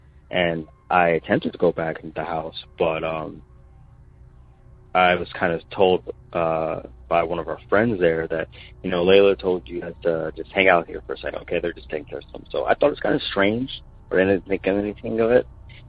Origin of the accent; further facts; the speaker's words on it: Canton, Ohio, United States; now in Fort Myers, United States; I'm from Fort Myers, Florida, and this story actually happens back when I was a bit younger. I'm 29 right now